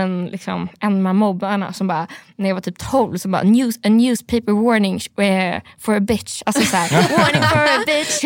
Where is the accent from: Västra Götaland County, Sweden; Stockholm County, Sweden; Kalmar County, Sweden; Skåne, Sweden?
Stockholm County, Sweden; Stockholm; Jag är från Stockholm.